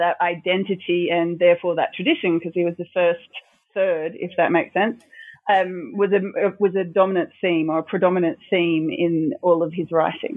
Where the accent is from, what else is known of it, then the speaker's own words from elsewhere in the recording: Australia; I grew up in the north of Australia, and my first job was as a journalist.